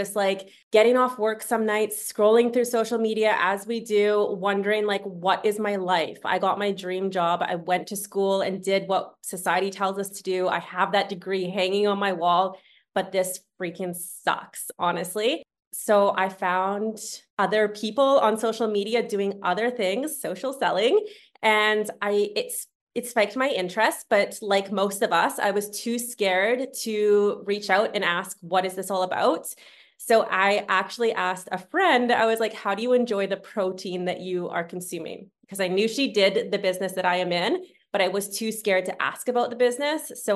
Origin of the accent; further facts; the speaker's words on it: Kelowna, British Columbia, Canada; So I grew up here in Kelowna, British Columbia. I wasn't born here, but this is where I grew up. So definitely say I'm from Kelowna.